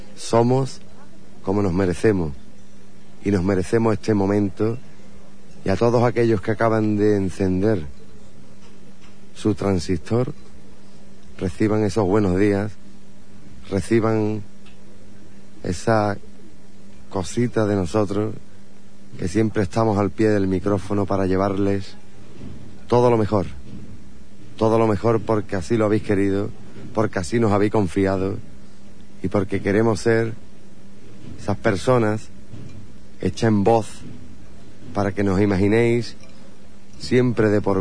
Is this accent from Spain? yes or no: yes; Jerez de la Frontera, Andalusia, Spain; somos cristianos por la gracia de Dios. Que en Jerez de la Frontera se vive la Semana Santa como Dios manda, y que somos andaluces por la gracia de Dios también. Somos marianos